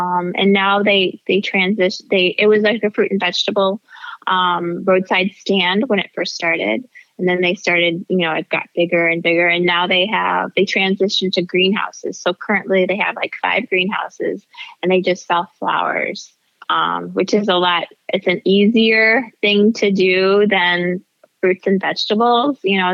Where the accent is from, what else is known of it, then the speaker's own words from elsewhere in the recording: Mount Clemens, Michigan, United States; also born or lived in New York; now in Detroit, United States; Well, my family's here, and I'm a Midwest girl, I'm from Mount Clemens, so it's very different than New York.